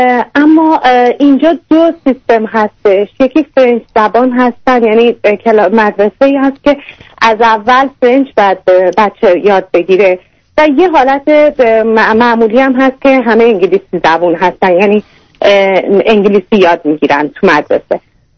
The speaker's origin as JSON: {"language": "Persian", "country": "Iran", "moved": "as an adult", "lives_now": "Vancouver, Canada", "said": "1 سال پیش من از ایران اومدم کانادا و ونکوور زندگی میکنم."}